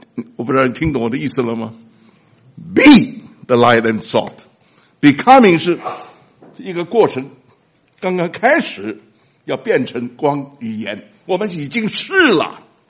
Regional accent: China; 我是中国人，我说中国话，我吃中国饭，我有的选择吗？我是中国人，没法选择的啊。

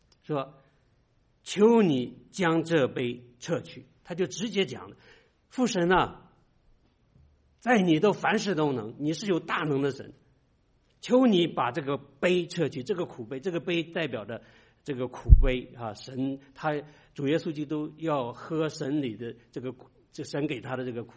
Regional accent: Shandong, China; 我是山东人，就山东人对父亲呢，这个有好多的称呼

